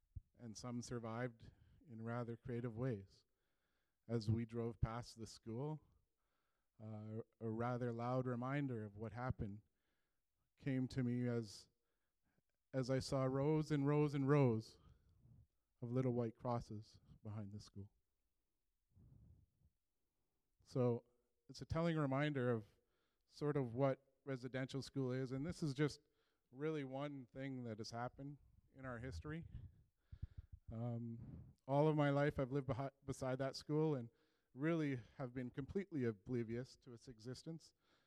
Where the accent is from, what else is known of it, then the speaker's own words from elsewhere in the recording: Fort Frances, Ontario, Canada; And I am from Fort Frances, Ontario. It is a part of Anishinaabe, Salto Ojibwe homeland where Treaty 3 was negotiated